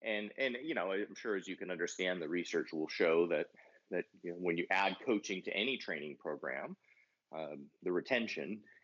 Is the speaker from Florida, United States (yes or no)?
no; San Diego, California, United States; So I grew up in San Diego, which I know is near you guys. I lived in Los Angeles a bunch of years in graduate school.